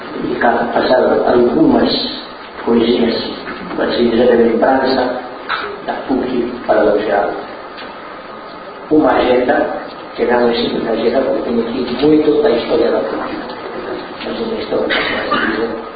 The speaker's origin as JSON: {"language": "Portuguese", "region": "Espírito Santo", "country": "Brazil", "accent": "capixaba", "said": "Eu falei com sotaque de capixaba mesmo"}